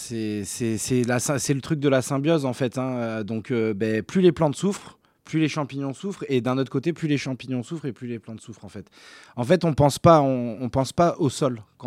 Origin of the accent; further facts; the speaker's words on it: Provence-Alpes-Côte d'Azur, France; now in Corrèze, France; ça fait 4 ans que je suis en Corrèze, moi. Je viens du Var et nous, on a l'habitude des sécheresses.